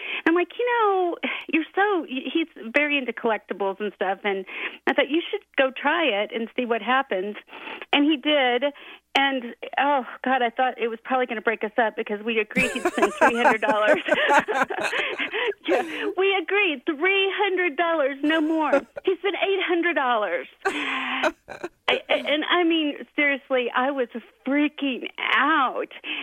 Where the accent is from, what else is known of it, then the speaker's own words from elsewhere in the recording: Austin, Texas, United States; now in Colorado, United States; my home is Austin, Texas, or my hometown. Now I'm in Colorado.